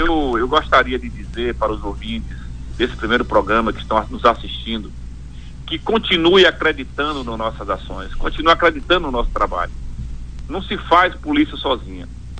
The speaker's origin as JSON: {"language": "Portuguese", "town": "Juazeiro", "region": "Bahia", "country": "Brazil", "tie": "born or raised there", "said": "Viagem, eu adoro a minha terra, Juazeiro, mas eu curto muito cidades históricas, e pra mim a Bahia é um celeiro de história."}